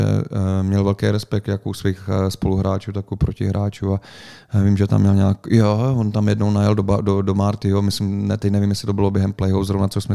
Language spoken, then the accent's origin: Czech; Třebíč, Vysočina Region, Czechia; on měl strejdu, on měl rodinu Střebíči, že odkud pocházím